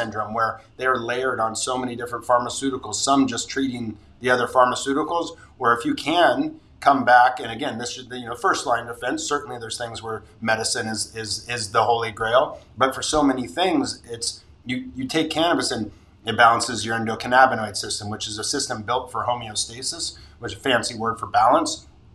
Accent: Santa Barbara, California, United States; Yeah. So lucky, Santa Barbara's my hometown, and lucky, I mean, it's a big agricultural community.

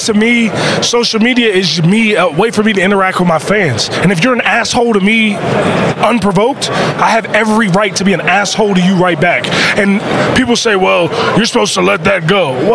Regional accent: Pioneer City, United States; Where I'm from, G-shit, let's keep it real. I'm from Pioneer City.

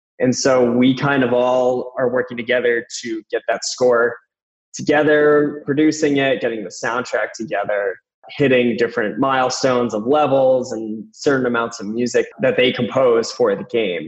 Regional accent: Rhode Island, United States; Whenever Houdini would come into New England, well, I'm from Rhode Island

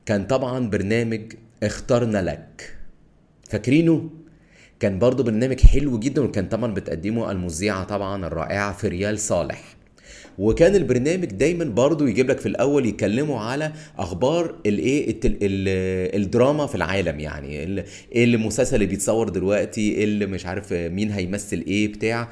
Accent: Egypt; فنان من عندنا في مصر

